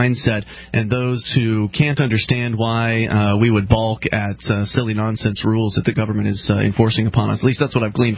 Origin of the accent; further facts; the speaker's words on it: Florida, United States; Clearly there doesn't, because we come from Florida, where there are no such things.